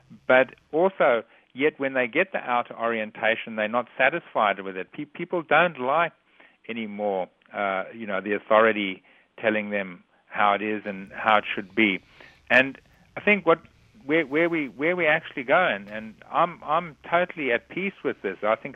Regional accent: Eswatini; the farm I grew up on in Swaziland is where the second or third oldest remains ever have been found.

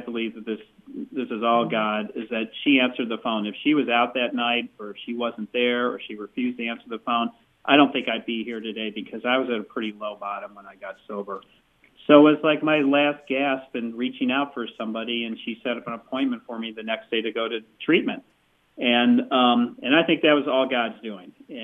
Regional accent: St. Louis, Missouri, United States; Well, and I was brought up in St. Louis, Missouri, and I was baptized Episcopal, and that was the end of it.

